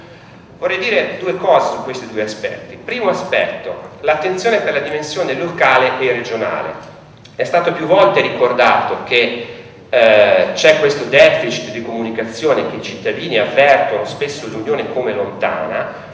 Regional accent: Tuscany, Italy; io sono toscano

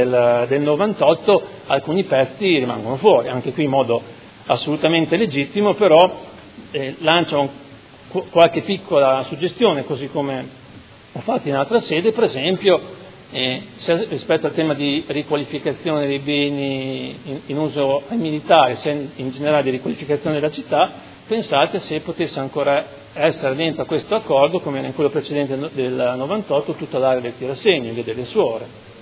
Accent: Modena, Emilia-Romagna, Italy; che io faccio anche fatica a dirlo da modenese perché siamo abituati a dire il contrario

